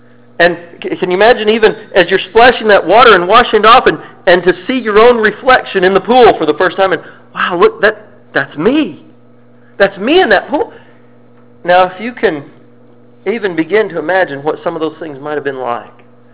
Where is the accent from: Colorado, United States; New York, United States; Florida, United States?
Colorado, United States; I grew up in Colorado, so we saw snow so much.